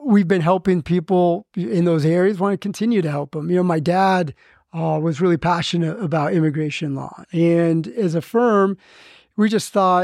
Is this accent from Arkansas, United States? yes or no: no; Reno, Nevada, United States; Alex and I grew up in Reno, Nevada.